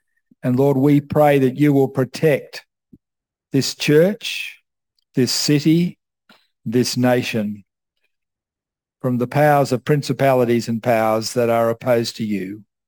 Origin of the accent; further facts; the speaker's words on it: Australia; I'm Australian of British stock and very conservative.